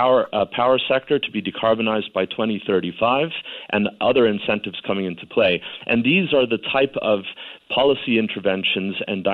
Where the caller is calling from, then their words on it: London, United Kingdom; And I'm dialing in from London, and here in the UK